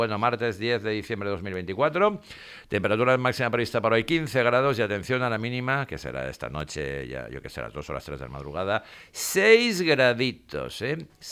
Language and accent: Spanish; Spain; Eres el presidente, somos españoles, eres el presidente de España.